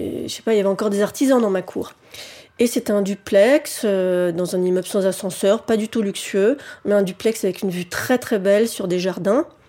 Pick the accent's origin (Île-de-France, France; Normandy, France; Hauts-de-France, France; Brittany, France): Île-de-France, France; Paris; Parce que j'ai grandi à Paris, que c'est mon habitat naturel.